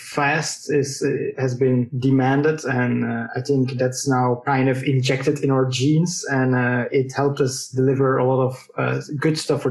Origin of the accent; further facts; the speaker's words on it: Belgium; as you heard. I'm from Belgium.